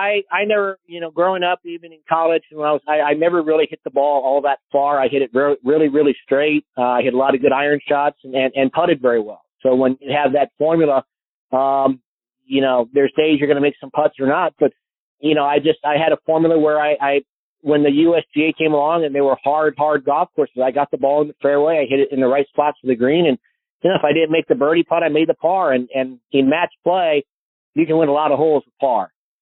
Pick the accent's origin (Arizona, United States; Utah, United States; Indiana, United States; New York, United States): Arizona, United States; Kind of growing up in the Valley, I got, to see a lot of it, firsthand and go to the tournaments.